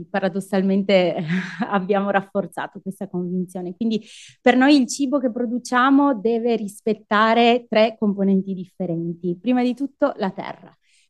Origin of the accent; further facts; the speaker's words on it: Piedmont, Italy; Il Piemonte è la mia casa, io sono originaria del Canavese e a fine 2019 ho deciso di licenziarmi e di provare a ritornare nell'azienda agricola dei miei nonni, quindi i miei nonni erano contadini